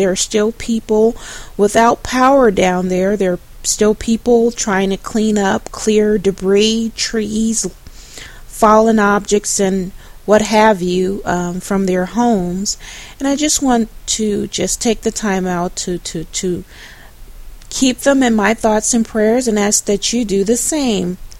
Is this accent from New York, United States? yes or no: no; Jackson, Mississippi, United States; I have family that live in Jackson, Mississippi, and that's where my hometown is and where I grew up as a child.